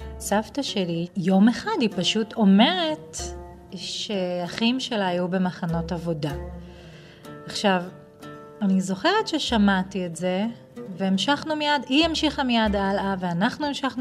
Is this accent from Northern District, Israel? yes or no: yes; Shlomi, Northern District, Israel; also born or lived in Ma'alot; בגלל שגדלתי בפריפריה הצפונית, בשלומי ובמעלות